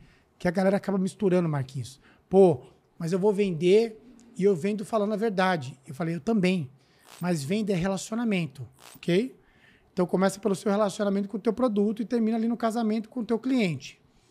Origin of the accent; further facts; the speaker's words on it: São Paulo, Brazil; O molejo, eu vim da Zona Leste, meu, Itaquera.